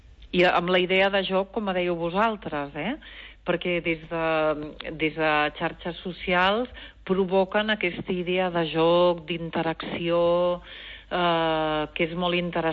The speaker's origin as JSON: {"language": "Catalan", "region": "Catalonia", "country": "Spain", "said": "Nosaltres que som de l'Empordà ho podem entendre molt bé."}